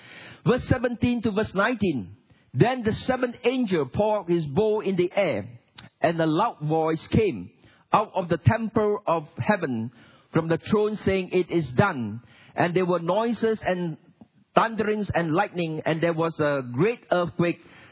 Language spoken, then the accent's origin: English; Singapore; Now, I come from Singapore. That is about the size of Singapore.